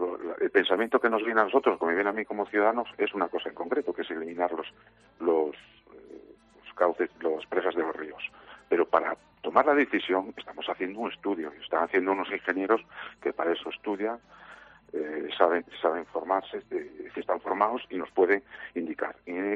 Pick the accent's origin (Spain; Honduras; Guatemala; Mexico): Spain; Neda, Galicia; Yo personalmente soy de Neda